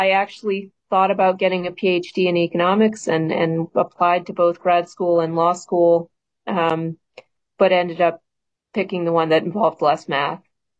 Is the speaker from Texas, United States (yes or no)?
no; Cleveland, Ohio, United States; Well, I grew up in Cleveland, Ohio, and went to Case Western Reserve